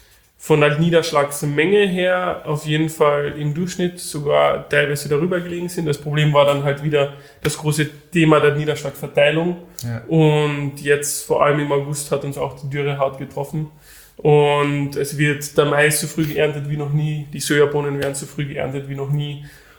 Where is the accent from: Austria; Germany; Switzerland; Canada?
Austria; Und ich, wie man unschwer an meinem Dialekt wahrscheinlich hört, komme nicht aus Bayern, sondern aus Österreich. Habe selbst Agrarmanagement studiert und komme auch vom Hof.